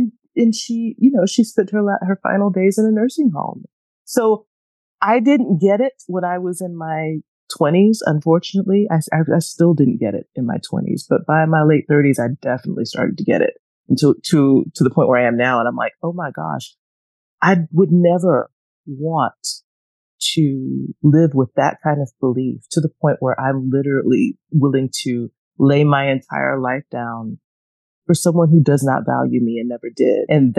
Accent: Atlanta, Georgia, United States; I'm not from New York, I'm from Atlanta. So whatever was already going on in New York, it hadn't reached Atlanta yet.

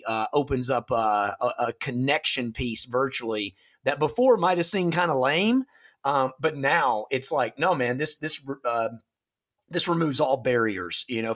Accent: Nashville, Tennessee, United States; I'm from Nashville, Tennessee, as you know

